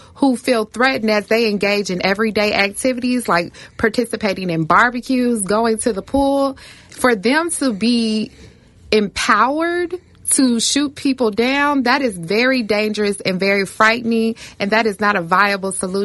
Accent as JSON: {"language": "English", "town": "Dayton", "region": "Ohio", "country": "United States", "tie": "born or raised there", "said": "I'm from Dayton, so I say this with authority and passion."}